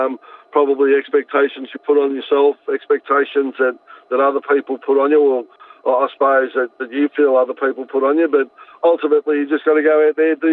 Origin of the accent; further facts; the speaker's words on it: Euroa, Victoria, Australia; born there; I was born in Euroa, and while that was a strong sporting place as such